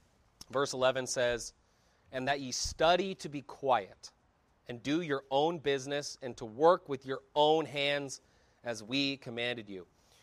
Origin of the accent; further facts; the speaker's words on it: Pacific Northwest, United States; You know, I grew up in the Northwest